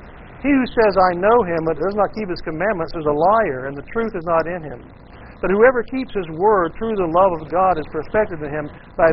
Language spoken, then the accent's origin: English; the South, United States; accent: southern; And I always like to mix in my southern accent with Latin.